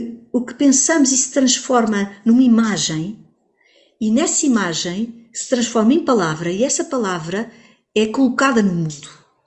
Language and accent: Portuguese; Portugal; Como portuguesa que sou e descendente de seres. De antepassados que fizeram parte desse caminho